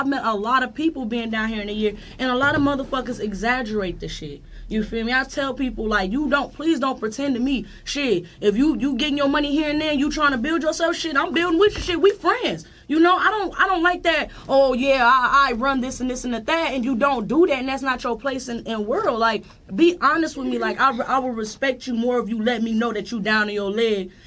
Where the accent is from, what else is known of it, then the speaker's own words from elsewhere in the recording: Illinois, United States; now in Atlanta, United States; I'm from Illinois, and coming down here, a lot of niggas pretend to be a lot of shit down here.